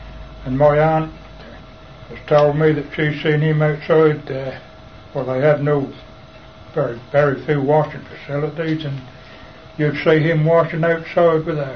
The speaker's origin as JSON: {"language": "English", "town": "Dersingham", "region": "East of England", "country": "United Kingdom", "tie": "born there", "said": "I was born in Dersingham in 1922."}